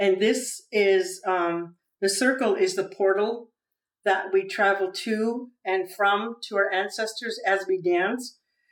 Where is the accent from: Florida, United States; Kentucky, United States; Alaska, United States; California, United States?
Alaska, United States; King Cove; now in Washington, United States; So in English … I'm from King Cove, Alaska, and I lived up there for 41 years before moving to Washington State.